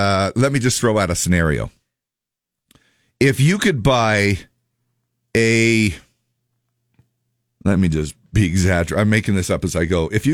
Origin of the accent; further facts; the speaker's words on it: Salt Lake City, Utah, United States; I was born and raised in Salt Lake in the Cottonwood area, and when we moved to we were in the Sandy area and we moved to Manti